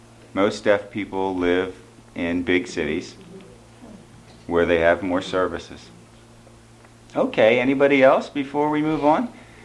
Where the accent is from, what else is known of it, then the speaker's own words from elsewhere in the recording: Pasadena, California, United States; I think that's my former school. Ooh, I grew up in Pasadena.